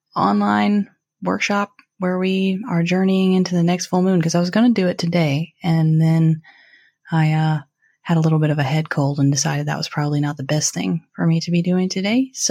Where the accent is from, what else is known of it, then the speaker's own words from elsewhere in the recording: Atlanta, Georgia, United States; now in Durham, United States; So I live in Durham, North Carolina, like outside of Durham. And I grew up in Atlanta, so being in a city is not weird.